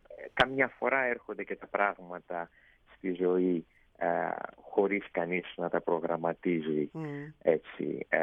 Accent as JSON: {"language": "Greek", "country": "Greece", "also_born_or_lived": "Oxford, United Kingdom / Cambridge, United Kingdom / Southampton, United Kingdom", "moved": "as an adult", "lives_now": "London, United Kingdom", "said": "Έφυγα από την Ελλάδα αφότου ολοκλήρωσα τις σπουδές μου στη νομική και την άσκηση που χρειάζεται για να ασχοληθεί κανείς με τη δικηγορία"}